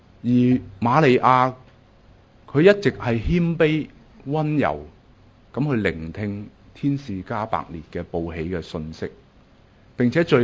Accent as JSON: {"language": "Chinese", "country": "Hong Kong", "said": "自己作为一个香港人，即使是一个信徒"}